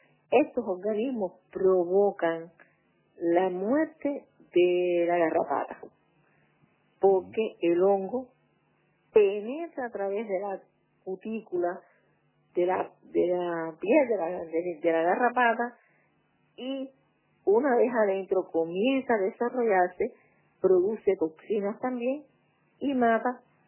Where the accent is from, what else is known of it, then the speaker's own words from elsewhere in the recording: Cuba; porque en mi país nosotros estamos aplicando más del 60% de la superficie cultivada en Cuba